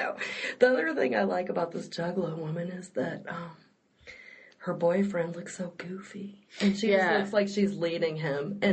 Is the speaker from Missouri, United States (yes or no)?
no; Omaha, Nebraska, United States; I grew up in Omaha, and the Bohemian Cafe was my father's favorite place to eat.